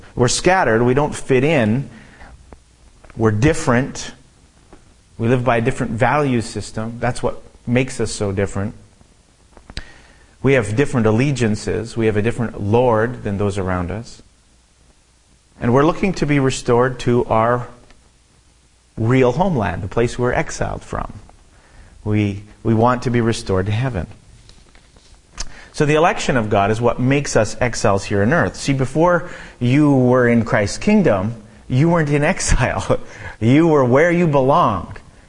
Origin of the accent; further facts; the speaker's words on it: Canada; I guess in one sense, I guess I'm in exile from Canada, but I don't feel that different.